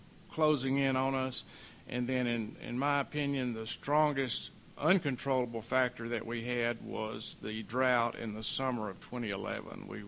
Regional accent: Texas, United States; When I grew up here in Texas, and I was educated here at Texas Tech. I just recently came back to this area.

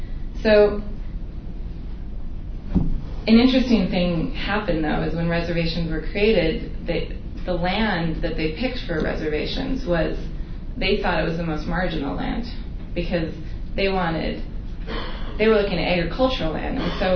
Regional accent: Billings, Montana, United States; So anyway, I am from Billings, Montana. I have a fourth generation Montanan, and I'm also a rancher.

